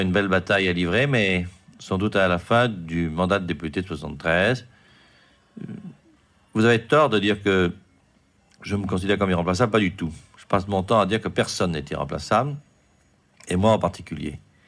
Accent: Nîmes, Occitanie, France; J'ai été élevé à Nîmes, qui est une ville où il y a beaucoup de protestants, mais où la lutte entre les protestants et les catholiques a été très vive.

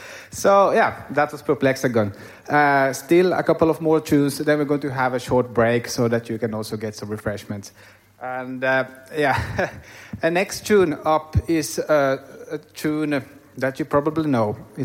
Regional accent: Finland; Did I tell you that I was from, that I'm from Finland?

